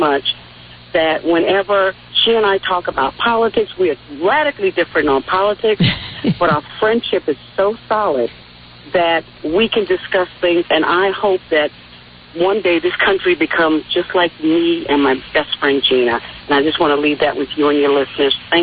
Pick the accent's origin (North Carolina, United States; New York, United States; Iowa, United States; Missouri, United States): New York, United States; New York City; now in Atlanta, United States; I am a native of New York City. I was born in Harlem.